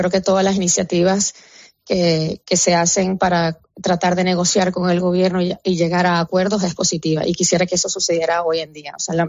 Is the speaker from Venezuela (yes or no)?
yes; Venezuela; el temor lo tienen todos los venezolanos hoy en día que viven en Venezuela, porque el nivel de represión ha sido nunca antes visto en mi país.